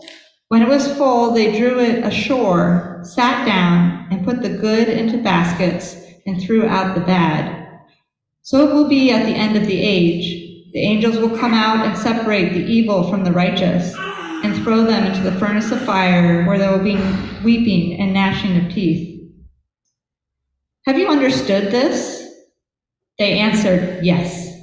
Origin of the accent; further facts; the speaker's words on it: Ohio, United States; which was so different from the air I grew up with in Ohio.